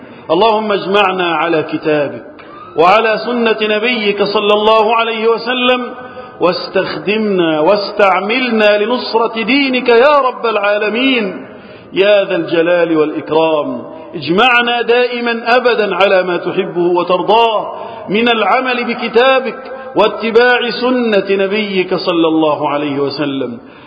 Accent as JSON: {"language": "Arabic", "country": "Egypt", "said": "اللهم احفظ بلدنا مصر وسائر بلاد المسلمين من الفتن."}